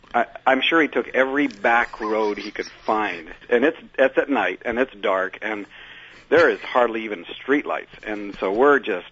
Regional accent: Papua New Guinea; I grew up in New Guinea.

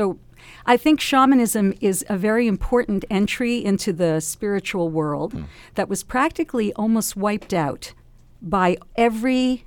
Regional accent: United States; now in Canada; I grew up in the United States where no one could pronounce it, and … I moved

